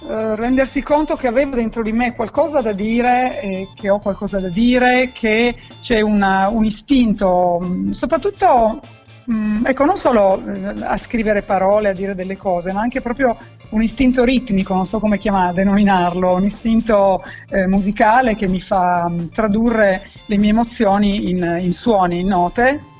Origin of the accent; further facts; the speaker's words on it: Turin, Piedmont, Italy; born there; io sono nata qua a Torino, ho viaggiato anche molto